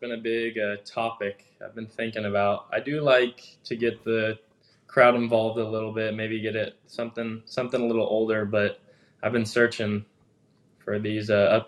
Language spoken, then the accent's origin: English; Cincinnati, Ohio, United States; So I had always been a huge Reds fan since I was little. I was from Cincinnati.